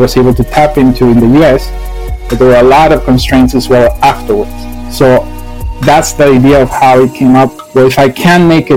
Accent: California, United States; moved away as an adult; also born or lived in Mexico; now in Lille, France; I was born in Mexico and grew up in the U.S. in California. I am 34 years old. And I am currently living in France.

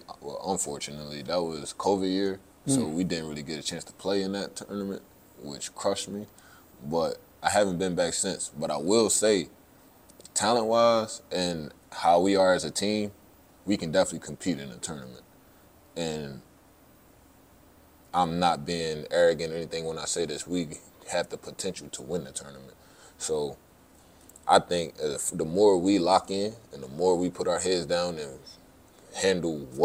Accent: Philadelphia, Pennsylvania, United States; But I'm from North Philadelphia, Pennsylvania. I don't even think we have a golf course in the city.

